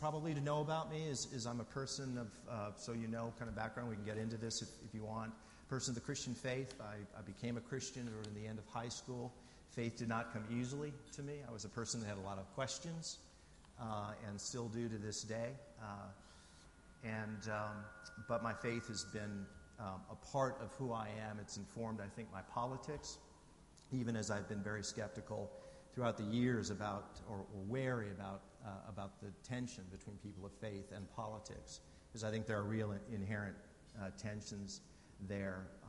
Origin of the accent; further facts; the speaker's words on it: Washington, United States; also born or lived in Dallas; I was born in Dallas, grew up in Washington State, and east side of Washington State, went to University of Washington in Seattle